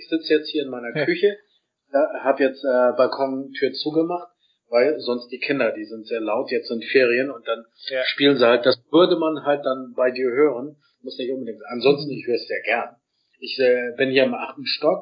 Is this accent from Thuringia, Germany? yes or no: no; Hamburg, Germany; moved away; also born or lived in Berlin; was ich in Hamburg, meiner Heimatstadt, und Berlin, meiner letzten Station in Deutschland, geliebt habe